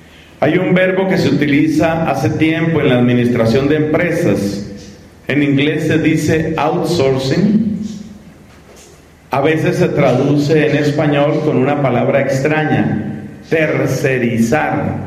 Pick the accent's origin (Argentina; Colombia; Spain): Colombia; now in Peru; la tristeza de país de donde yo vengo, Colombia, ya tiene autorizado eso.